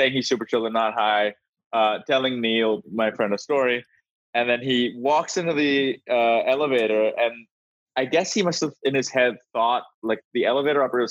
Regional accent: India; So I grew up in India

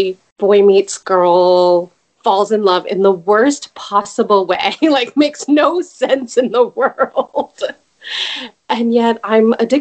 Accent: Dallas, Texas, United States; So I am originally from Dallas and raised here in a community that I feel connected to and yet a little distant from as well

